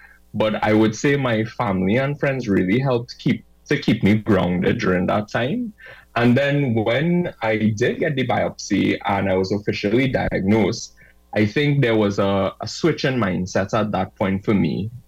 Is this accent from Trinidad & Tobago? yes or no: yes; South Trinidad, Trinidad & Tobago; I'm 31 years old. I'm from South Trinidad. I currently reside in San Fernando.